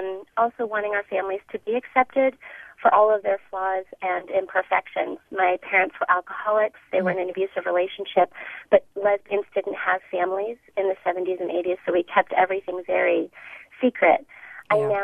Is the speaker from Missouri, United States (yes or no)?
no; West Hollywood, California, United States; now in San Francisco, United States; from San Francisco. I grew up in West Hollywood in the 70s and 80s.